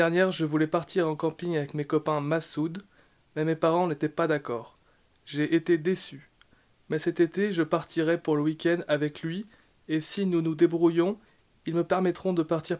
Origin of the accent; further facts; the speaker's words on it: France; born there; j'ai 16 ans et j'habite à Lyon avec mes deux frères et mes deux parents. Ils viennent d'Algérie, mais moi, je suis né en France.